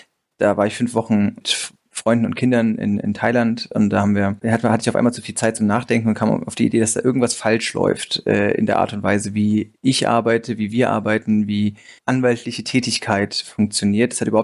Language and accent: German; Frankfurt, Hesse, Germany; Ansonsten bin ich Frankfurter durch und durch, habe 2 Kinder.